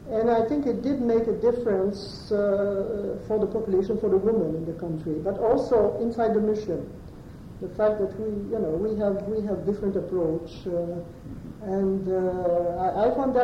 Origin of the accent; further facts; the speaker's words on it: Canada; I'm Canadian.